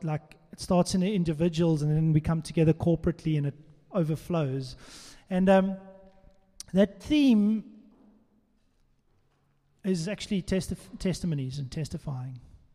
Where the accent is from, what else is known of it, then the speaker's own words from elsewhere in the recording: Port Elizabeth, Eastern Cape, South Africa; So I grew up in Port Elizabeth, and my mom and dad were amazing.